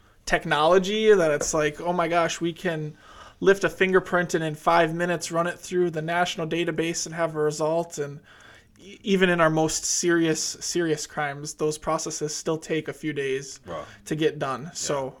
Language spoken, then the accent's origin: English; Whitewater, Wisconsin, United States; back in my hometown of Whitewater, down in southern Wisconsin